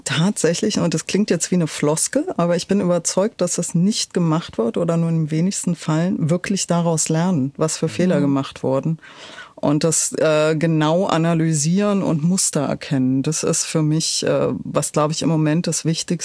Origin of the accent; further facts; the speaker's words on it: Berlin, Germany; ich bin in Pankow aufgewachsen